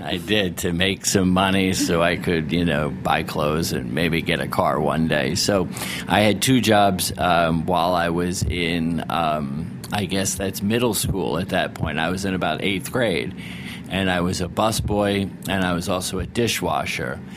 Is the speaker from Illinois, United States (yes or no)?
no; Narragansett, Rhode Island, United States; And when I grew up in Rhode Island, I grew up in a little town called Narragansett, Rhode Island, and Point Judith is in Narragansett, and that's the fishing port of Rhode Island.